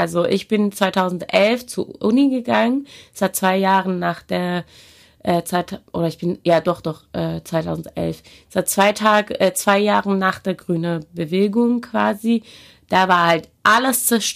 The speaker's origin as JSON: {"language": "German", "country": "Iran", "tie": "born or raised there", "second_language": "German", "lives_now": "Germany", "said": "ich bin in Iran geboren, aufgewachsen, zur Schule gegangen."}